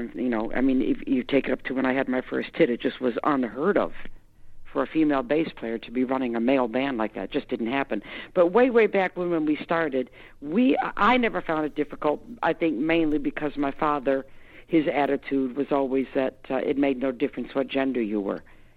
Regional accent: Detroit, Michigan, United States; Don't forget, I grew up in Detroit, so I kind of knew all the musicians from day one.

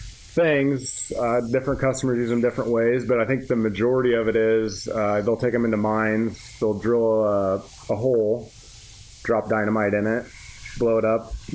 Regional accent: Knoxville, Tennessee, United States; Yep, grew up about just 12 miles south of Knoxville, just west of Columbia.

